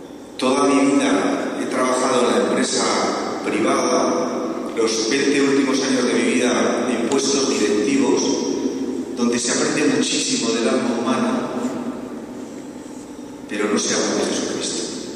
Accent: Navarre, Spain; born there; Nací en Navarra, en una familia de clase media, donde yo viví una espiritualidad de cumplimiento, de respeto a la Iglesia.

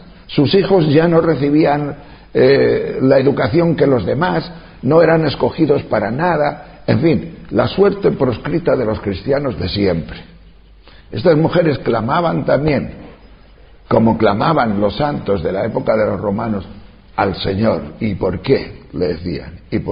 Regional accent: Madrid, Community of Madrid, Spain; nos preguntaban, ¿de dónde sois? De Madrid.

